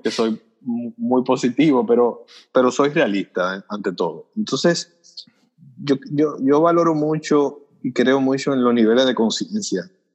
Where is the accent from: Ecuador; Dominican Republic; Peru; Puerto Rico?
Dominican Republic; eso yo creo que nos falta todavía profundizar un poco más eso como sociedad dominicana.